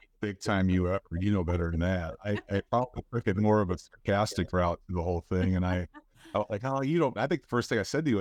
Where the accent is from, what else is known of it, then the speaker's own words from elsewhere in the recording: Norfolk, Nebraska, United States; I was fortunate enough to bring my 3 older kids back home with me to my hometown in Norfolk, Nebraska.